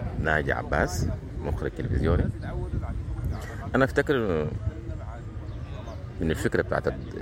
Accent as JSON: {"language": "Arabic", "country": "Sudan", "said": "يعني التراحم بيننا كسودانيين، وما أدري أقول سودانيين، التراحم بيننا كبشر"}